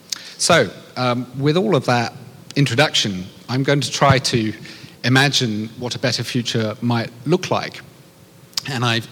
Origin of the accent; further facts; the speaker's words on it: England, United Kingdom; And I like Joe, and I'm another Englishman who loves this city, but I love that quote.